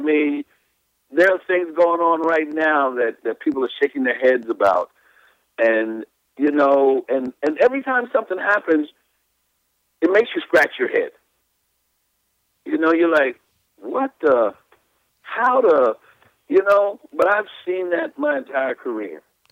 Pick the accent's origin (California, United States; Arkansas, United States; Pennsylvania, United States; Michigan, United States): Pennsylvania, United States; Philadelphia; but I'm from Philly